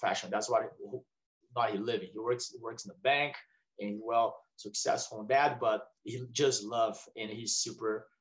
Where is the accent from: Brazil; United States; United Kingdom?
Brazil; So growing up in Brazil, love to practice all sports